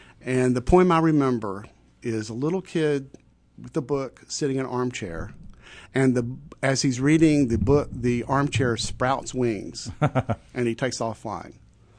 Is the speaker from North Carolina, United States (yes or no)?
yes; North Carolina, United States; I am from northwestern North Carolina.